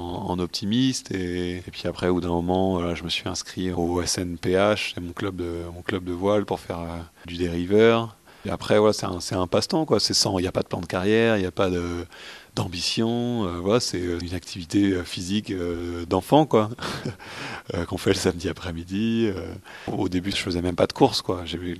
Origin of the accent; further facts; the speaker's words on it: Le Havre, Normandy, France; Moi, j'ai grandi au Havre, j'ai toujours été fasciné par la mer